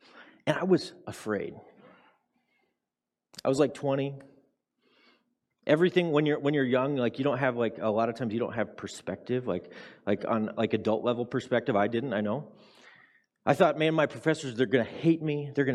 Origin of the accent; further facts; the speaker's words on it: Nebraska, United States; I grew up in Nebraska.